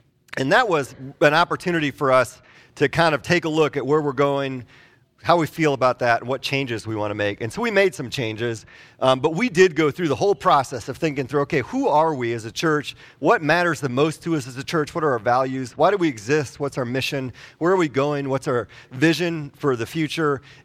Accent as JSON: {"language": "English", "region": "Wisconsin", "country": "United States", "said": "I am from Wisconsin. I have a lot of experience with snow."}